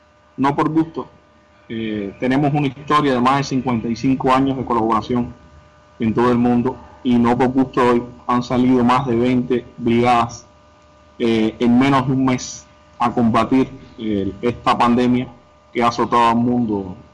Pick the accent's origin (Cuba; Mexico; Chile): Cuba; Es que nosotros como cubanos tenemos una experiencia, yo creo que muy grande, de la colaboración